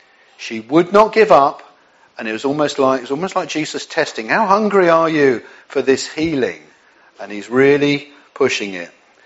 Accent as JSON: {"language": "English", "region": "England", "country": "United Kingdom", "said": "we're very understated as English people, accepting of situations rather than pushing the issue and changing things."}